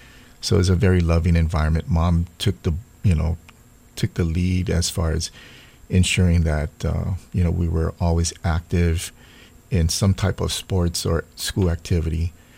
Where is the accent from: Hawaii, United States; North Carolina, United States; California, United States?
Hawaii, United States; Honolulu; Born and raised in Kalihi.